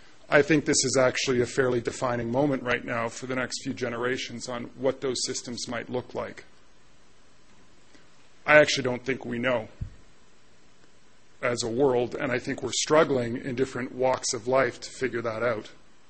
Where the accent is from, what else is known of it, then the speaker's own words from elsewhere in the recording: British Columbia, Canada; as a Canadian from British Columbia originally, take any chance I can get to come back